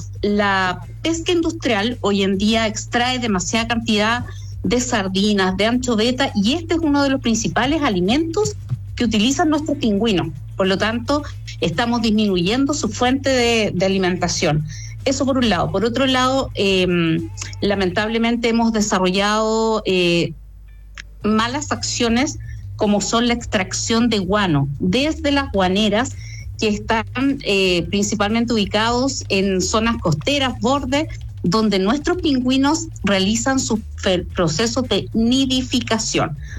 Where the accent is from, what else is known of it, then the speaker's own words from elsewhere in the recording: Chile; nosotros como chilenos